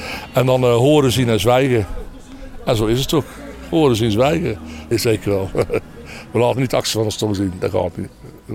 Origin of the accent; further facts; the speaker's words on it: 's-Hertogenbosch, North Brabant, Netherlands; accent: Bosch dialect; Wij praten plat bos.